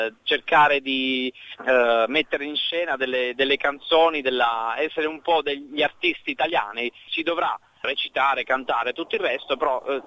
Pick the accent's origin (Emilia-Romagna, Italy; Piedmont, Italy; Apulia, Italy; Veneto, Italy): Apulia, Italy; now in Darwin, Australia; io darò l'esempio perché sono pugliese